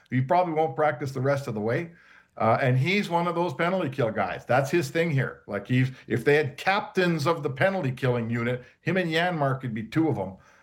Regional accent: Canada; You know, as a Canadian, like, you know, I was at game 7 in 2011

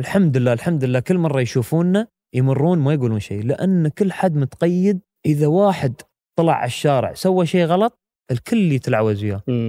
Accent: United Arab Emirates; نحن ما عندنا في الإمارات سيارة شغالة 1950s وقبل

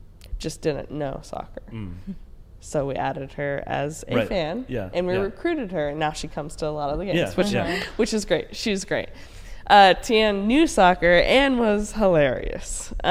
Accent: Nebraska, United States; I grew up in Nebraska, watched football and basketball, and thought men only played sports.

